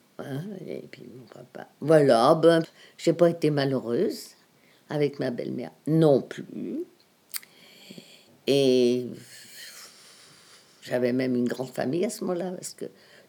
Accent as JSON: {"language": "French", "town": "Nantes", "region": "Pays de la Loire", "country": "France", "said": "je suis nantaise, je suis née à Nantes, rue de la Tour d'Auvergne, près de la place La République"}